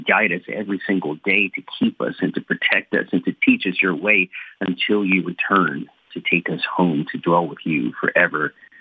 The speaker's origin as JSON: {"language": "English", "town": "Atlanta", "region": "Georgia", "country": "United States", "tie": "born or raised there", "said": "born and raised in Atlanta, Georgia."}